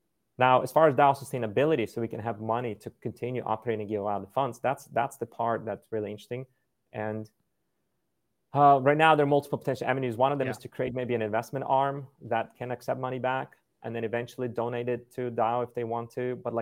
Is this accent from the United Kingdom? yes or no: no; Ukraine; English is a second language; also born or lived in United States / Canada; now in Thailand; I'm a white guy, but I'm from Ukraine, immigrated to US. I've lived also, my parents are in Canada, so I've lived there a bit too. Now I'm in Asia right now. I'm, you know, doing this from Thailand.